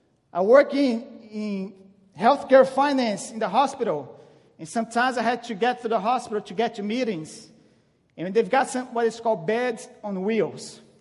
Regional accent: Brazil; I'm originally from Brazil, and I've been living here for several years.

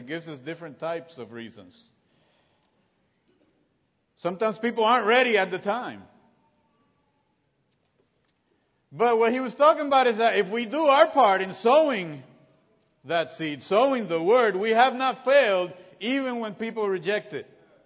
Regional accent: Puerto Rico; I'm from Puerto Rico, and some of the best coffee grows there, which is good stuff.

